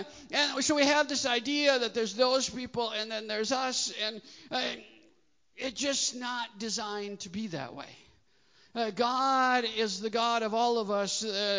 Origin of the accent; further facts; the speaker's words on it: Midwest, United States; Now, I know you see a short, bald, Sri Lankan-looking guy up here. But I'm actually from the Midwest, okay?